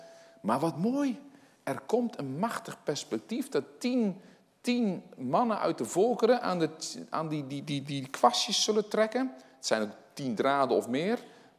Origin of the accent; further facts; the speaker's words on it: Gouda, South Holland, Netherlands; Ik kom uit Gouda.